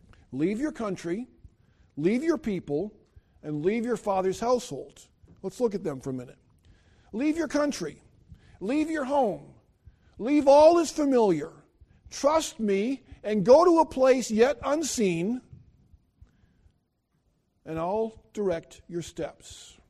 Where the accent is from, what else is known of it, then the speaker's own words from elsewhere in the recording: New York, United States; also born or lived in Philadelphia area; I grew up in upstate New York, grew up in the Philadelphia area. We've lived in Delaware. We've lived in Lancaster.